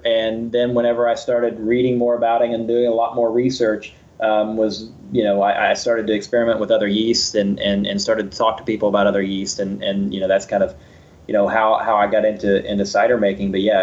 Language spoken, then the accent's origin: English; West Virginia, United States; accent: Southern; I actually come from West Virginia. I may have lost my accent a little bit, but I definitely am born and raised in West Virginia. And my Southern accent is not as strong as it used to be, but it's still there a little bit.